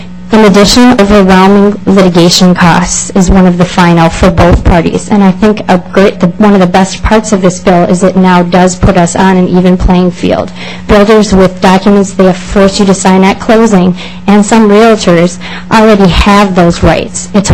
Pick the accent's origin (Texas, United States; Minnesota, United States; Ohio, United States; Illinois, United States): Minnesota, United States; Eagan; I'm from Egan.